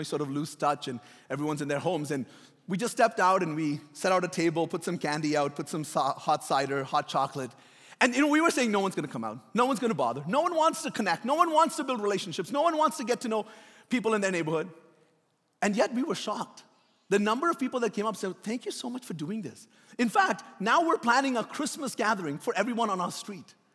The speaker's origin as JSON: {"language": "English", "country": "Bahrain", "tie": "born or raised there", "said": "When we were like, I don't know, growing up in Bahrain"}